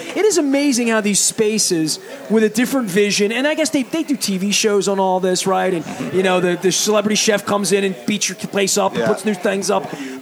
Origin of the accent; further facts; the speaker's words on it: Baltimore, Maryland, United States; I grew up in East Baltimore. Went to many, many bull and oyster roasts as a kid.